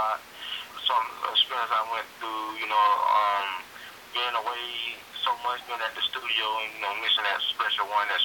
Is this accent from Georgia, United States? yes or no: yes; Columbus, Georgia, United States; Yeah, we're all from Columbus, Georgia.